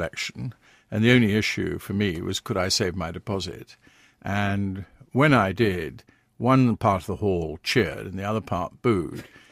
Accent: Plympton, South West England, United Kingdom; born there; I was born in Plympton, which is a small town which was then in Devon and has now become absorbed into Plymouth and is part of Plymouth City.

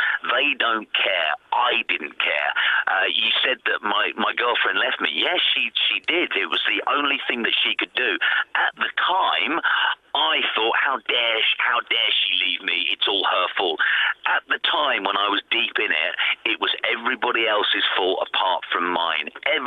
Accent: Ireland; my excuse very, very young was, I'm from Ireland.

